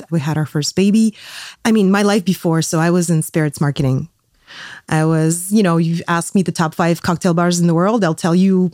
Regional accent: Moscow, Russia; English is a second language; now in Luxembourg; I'm originally from Moscow

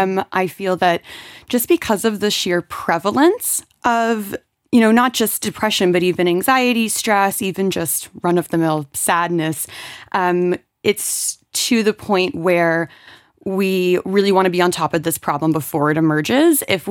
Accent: Florida, United States; moved away as an adult; now in Luxembourg; So I am American. I'm originally from the state of Florida. I've been living in Europe for almost 9 years now.

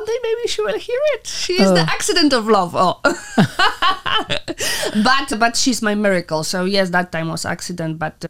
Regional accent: Warsaw, Masovian Voivodeship, Poland; English is a second language; now in Luxembourg; Although I came from Warsaw, I still discovered Luxembourg.

